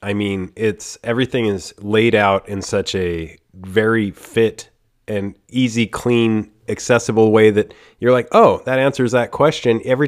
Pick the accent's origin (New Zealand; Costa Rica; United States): Costa Rica; I'm from Costa Rica, and the Panama Canal isn't far from there.